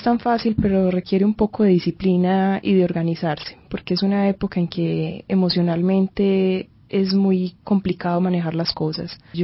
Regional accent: Medellín, Antioquia, Colombia; born there; yo nací en Medellín y no tenía un contacto muy directo con el campo

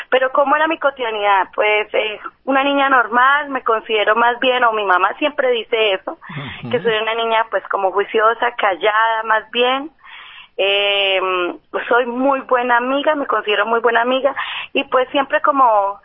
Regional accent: Tunja, Boyacá, Colombia; also born or lived in Yopal / Puerto López / Cumaral; Pues después me crié un poco en Tunja, así como para que sepas más o menos de dónde vienen todas mis raíces.

